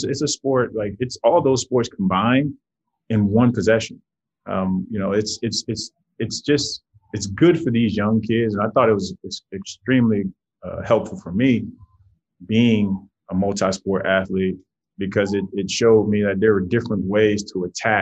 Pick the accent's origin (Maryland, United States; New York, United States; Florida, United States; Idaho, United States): Florida, United States; Miami; Growing up in Miami, I played everything though. You know, South Florida is a football hotbed.